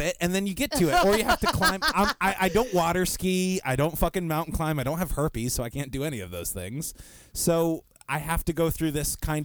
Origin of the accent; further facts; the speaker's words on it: Concord, New Hampshire, United States; Take the house in Joffrey Street that I grew up in Concord, New Hampshire.